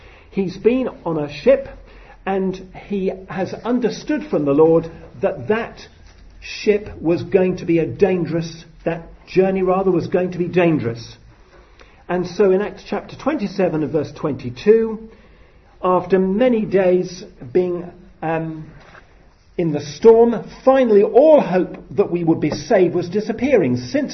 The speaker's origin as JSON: {"language": "English", "country": "United Kingdom", "said": "We're British, most of us. Thank God, not all of us, but most of us. And we are renowned for our stiff upper lip."}